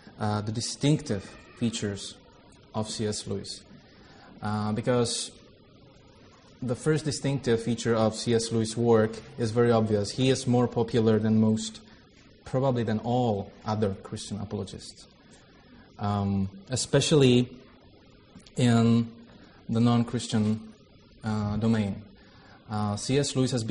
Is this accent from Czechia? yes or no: yes; Prague, Czechia; English is a second language; So I come from Prague.